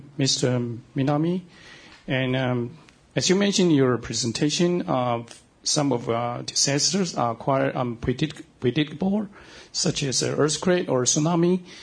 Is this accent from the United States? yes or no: no; Taiwan; from Taiwan, and I'm a visiting fellow in Brookings.